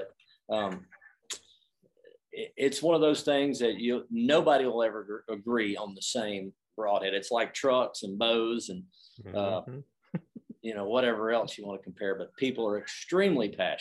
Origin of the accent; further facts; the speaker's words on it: the South, United States; Yeah, I grew up in the South